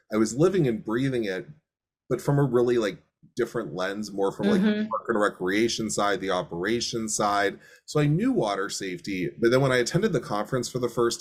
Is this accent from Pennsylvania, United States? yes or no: yes; Pennsylvania, United States; I'm from Western Pennsylvania, so it's not like, you know, going to the ocean every day, but grew up in a community that had fabulous access to natural water, lakes.